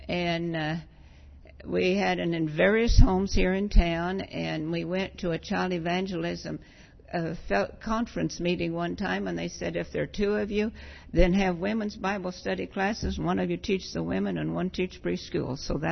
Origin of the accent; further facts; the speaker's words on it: Kansas, United States; Well, first of all, I grew up in Kansas. I was saved as a teenager.